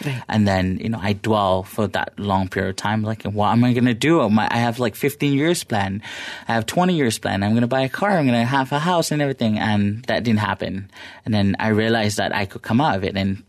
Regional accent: Subang Jaya, Selangor, Malaysia; I grew up in Subang Jaya, very modern family. You know, growing up as a kid in Subang Jaya, so it's exciting, you know, all the hip years

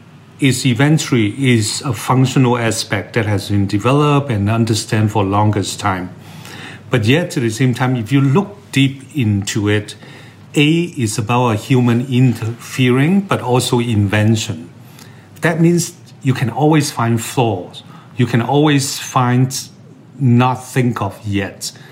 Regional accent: Hong Kong; I will say that, like, growing up in Hong Kong, San Francisco is a nature city

